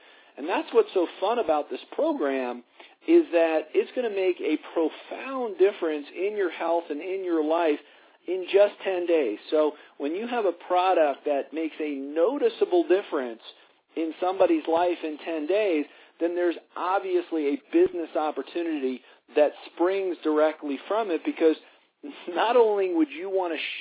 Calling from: Colorado, United States; I'm calling in from Colorado tonight.

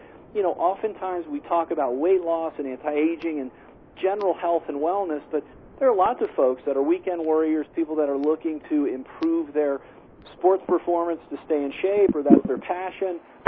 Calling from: Colorado, United States; I'm calling in from Colorado this evening.

